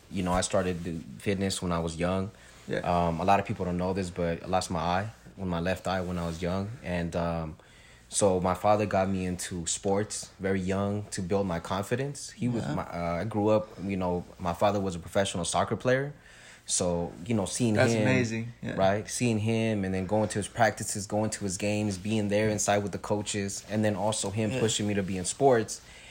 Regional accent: Fontana, California, United States; So growing up, I grew up out here in Fontana, and a lot of you guys don't know in the 90s and the 80s, it was real about gangbanging out here.

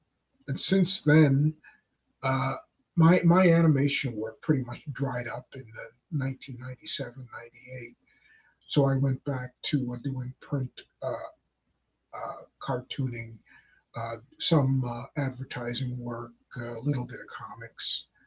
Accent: Westbury, New York, United States; also born or lived in Mineola; Well, I was born in Mineola and raised in Westbury

